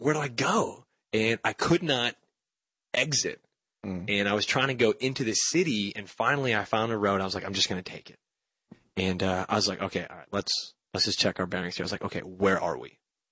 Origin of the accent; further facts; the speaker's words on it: Detroit, Michigan, United States; Now, I'm from Detroit, and Detroit's like a closet compared to Pittsburgh.